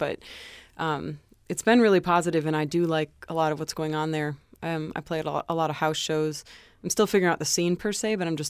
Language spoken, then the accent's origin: English; California, United States; also born or lived in Chicago, United States / Madison, United States; Mostly Madison, Wisconsin for 6 years, and I grew up in Northern California as well as the Chicago area.